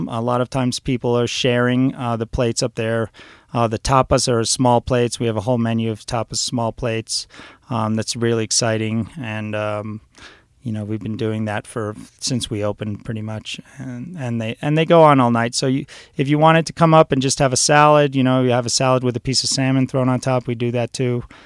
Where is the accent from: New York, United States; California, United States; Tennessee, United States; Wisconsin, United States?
New York, United States; New York City; moved away; I grew up in New York, so I know it well. I still have a lot of friends there, and my mom still lives there.